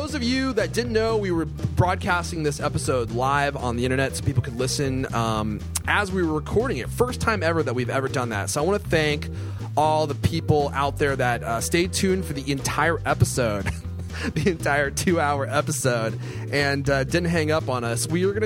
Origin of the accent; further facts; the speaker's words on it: Seattle, Washington, United States; So I like that about them because I'm from Seattle as well.